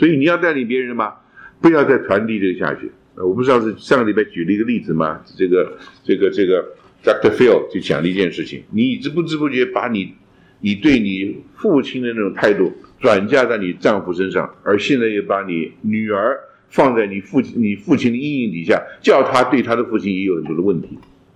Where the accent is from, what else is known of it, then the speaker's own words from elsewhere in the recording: China; 是不是因为我是中国人？